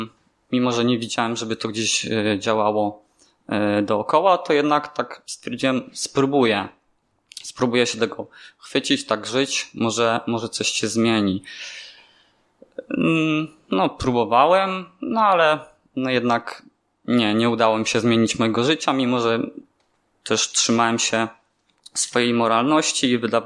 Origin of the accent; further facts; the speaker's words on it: Opoczno, Łódź Voivodeship, Poland; now in Toruń, Poland; Pochodzę z Opoczna, z małego miasteczka w Łódzkiem. Moi rodzice to nominalni katolicy. Wychowałem się w bloku